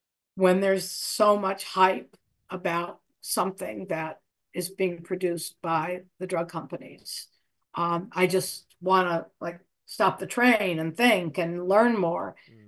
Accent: Texas, United States; born there; Yeah, you know, I was born in Texas.

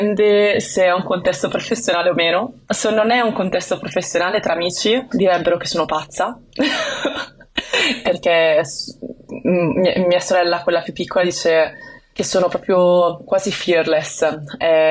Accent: Wenzhou, Zhejiang, China; now in Italy; viene fuori che noi veniamo da Wenzhou

